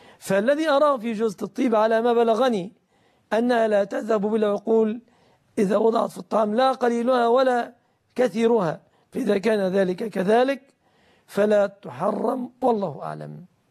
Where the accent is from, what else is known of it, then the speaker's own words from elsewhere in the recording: Egypt; إلى بلادنا مصر